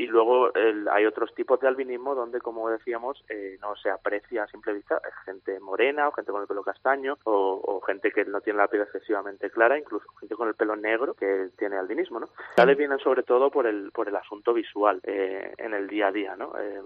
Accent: Spain; un occidental como yo, que soy español

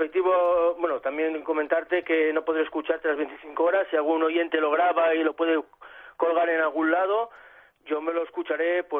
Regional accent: Salas, Asturias, Spain; Ya sabes de dónde soy, de Salas.

